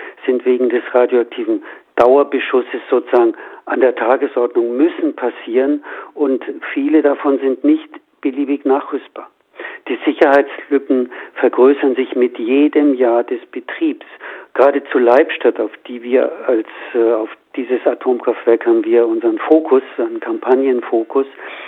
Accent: Germany; Aber wir als deutsche Bevölkerung sind eben betroffen

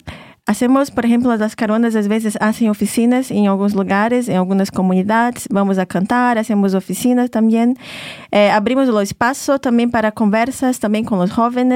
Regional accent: Pará, Brazil; de donde vengo hay dos grandes ríos, el río Tapajós, que justo da nombre a mi pueblo, y el río Amazonas

